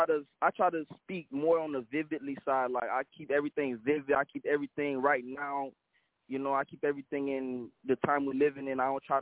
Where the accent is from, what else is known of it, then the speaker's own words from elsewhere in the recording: Haiti; now in Boynton Beach, United States; I'm from Florida, man, originally from Haiti, you know, from Leku. But I'm posted right now in Florida, Boynton Beach.